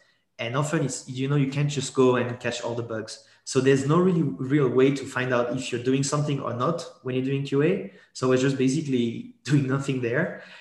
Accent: Geneva, Switzerland; born there; first language French; English is a second language; So French is my mother tongue because I was actually born in Geneva, but my parents are French from the south of France. So French was my mother tongue.

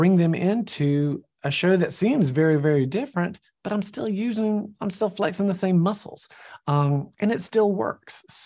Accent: Georgia, United States; I'm email buddies with … which is crazy because like I'm from Georgia. So there's the Georgia connection.

